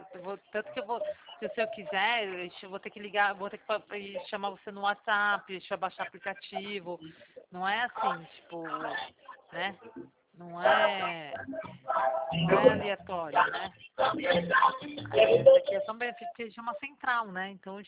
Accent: São Paulo, Brazil; Eu sou daqui de São Paulo

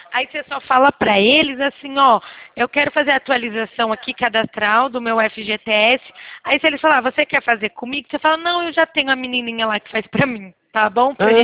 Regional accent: Araçatuba, São Paulo, Brazil; Eu sou aqui de Araçatuba.

